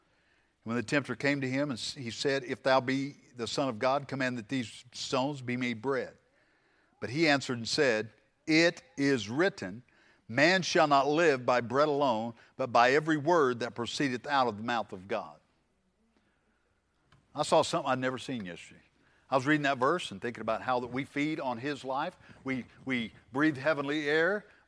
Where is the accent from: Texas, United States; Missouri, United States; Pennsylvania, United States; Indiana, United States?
Missouri, United States; Yeah, I'm from Missouri. I'm a show me guy, right?